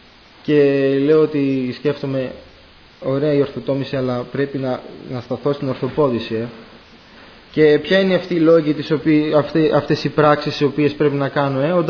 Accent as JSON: {"language": "Greek", "town": "Drama", "region": "Eastern Macedonia and Thrace", "country": "Greece", "said": "όσοι είμαστε από τη Δράμα και ακούμε αυτόν τον ύμνο, κατευθείαν μας έρχεται αυτός ο αδερφός στο μυαλό"}